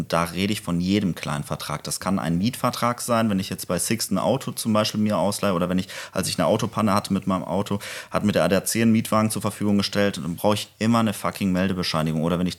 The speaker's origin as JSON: {"language": "German", "country": "Spain", "lives_now": "Germany", "said": "dass ich als Spanier in Deutschland lebe, dass ich nicht zum Bund musste in Spanien, aber auch nicht zum Deutschen."}